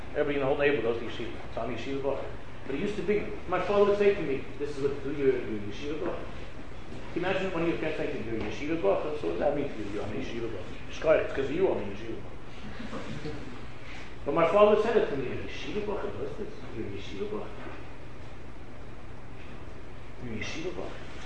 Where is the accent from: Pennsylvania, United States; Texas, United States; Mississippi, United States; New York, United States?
New York, United States; Queens; when I was growing up in Queens, 50 years ago, in my neighborhood, where I lived, there were probably, I would say, 300 Orthodox families where I lived. It's a place called Hillcrest in Queens